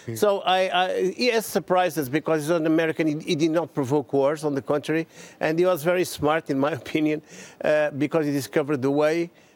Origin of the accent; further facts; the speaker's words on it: Portugal; English is a second language; Where I'm coming from Portugal